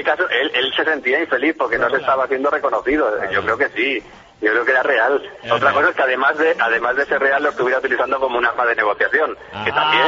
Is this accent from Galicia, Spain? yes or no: yes; Lugo, Galicia, Spain; Sí, y bueno, yo soy gallego.